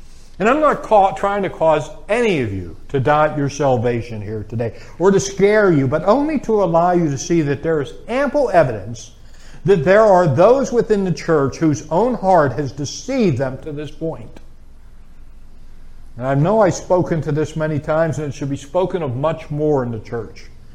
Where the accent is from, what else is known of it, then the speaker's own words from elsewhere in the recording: Pittsburgh, Pennsylvania, United States; People do that to me because I'm from Pittsburgh.